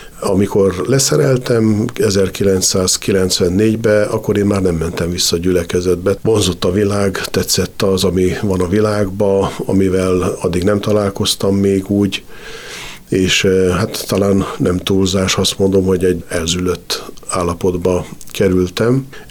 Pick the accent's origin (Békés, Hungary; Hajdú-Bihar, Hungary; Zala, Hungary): Békés, Hungary; egy cigány telepen születtem Békésvárosban, és egészen 6 éves koromig éltünk ott.